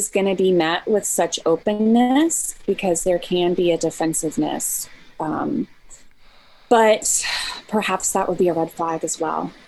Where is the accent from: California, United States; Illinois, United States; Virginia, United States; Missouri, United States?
Virginia, United States; now in Seattle, United States; we just moved to Seattle, and I'm from Virginia, so it felt, you know, we're in the big city now.